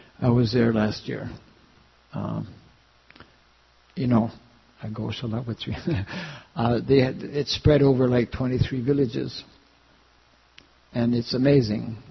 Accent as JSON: {"language": "English", "country": "Canada", "said": "because I'm from Canada, it's not because that I'm from Canada"}